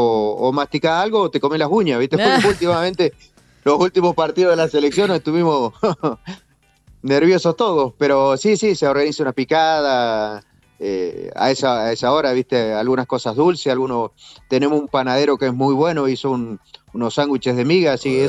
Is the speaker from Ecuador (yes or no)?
no; Patagonia, Argentina; Mira, yo soy patagónico, así que estoy